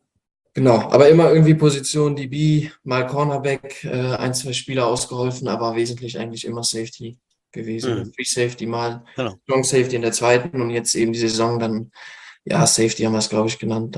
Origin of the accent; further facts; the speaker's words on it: Cologne, North Rhine-Westphalia, Germany; Nee, ich komme aus Köln.